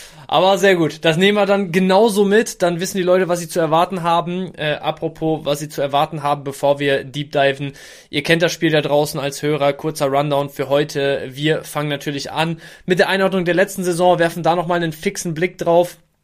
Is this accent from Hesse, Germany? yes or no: no; Bielefeld, North Rhine-Westphalia, Germany; also born or lived in Dortmund; Und ich wohne so gut wie mein ganzes Leben schon in Bielefeld als gebürtiger Dortmunder